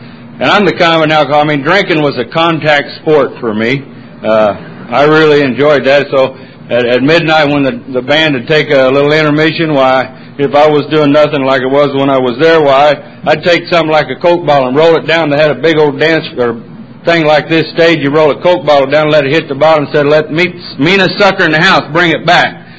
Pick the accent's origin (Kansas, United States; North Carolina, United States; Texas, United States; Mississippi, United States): Texas, United States; born there; I was born in Texas, and that's not reason enough to be an alcoholic.